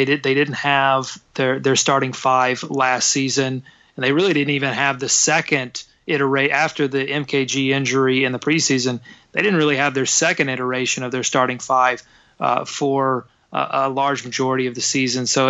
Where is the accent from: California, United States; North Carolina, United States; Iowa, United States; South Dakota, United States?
North Carolina, United States; Gastonia; They filmed part of Talladega Nights, Ballad of Ricky Bobby. They filmed part of it in Gast